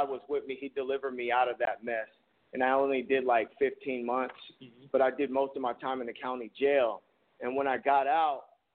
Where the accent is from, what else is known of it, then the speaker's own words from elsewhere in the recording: St. Petersburg, Florida, United States; Well, I'm from St. Petersburg, Florida, and it's basically my first time out of home, away from home, and first time here in Mobile.